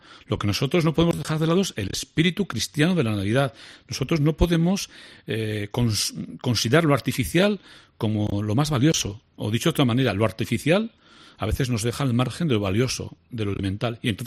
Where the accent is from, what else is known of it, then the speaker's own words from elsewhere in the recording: Navarre, Spain; Y por lo tanto, pues hay que aprovechar que el río Aragón pasa por mi pueblo para decirles que de vez en cuando hay que pararse en mi pueblo.